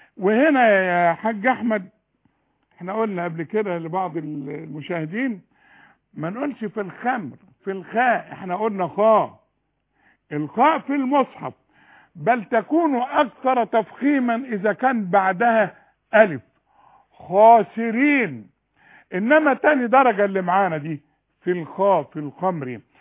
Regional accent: Cairo, Cairo Governorate, Egypt; born there; خدي بالك انا امي من الشرقية وابويا من الشرقية، بس انا اتولدت بقى في سيدنا الحسين

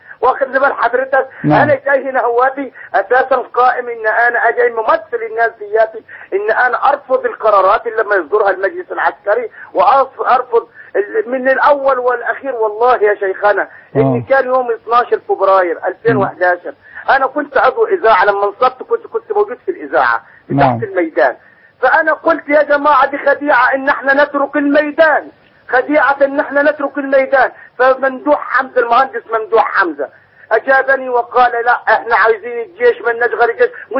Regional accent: Asyut, Asyut Governorate, Egypt; ان انا اساسا من اسيوط

